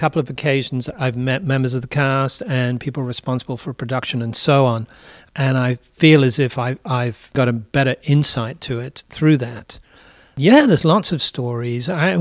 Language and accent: English; England, United Kingdom; I grew up in England.